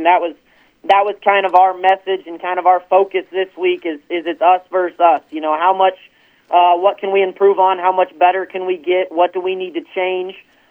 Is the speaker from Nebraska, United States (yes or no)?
yes; Nebraska, United States; You know, from my experience growing up in the Sand Hills, you know, anytime you play a Sand Hills-based team, you know you're going to get a four-quarter fight.